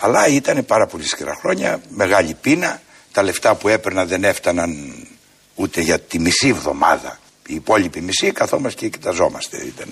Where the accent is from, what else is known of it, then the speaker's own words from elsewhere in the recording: Pyrgos, West Greece, Greece; Και γινόμουν έξαλλος από μικρός με αυτό. Γιατί αισθανόμουν ότι υποτιμούσαν την πατρίδα μου.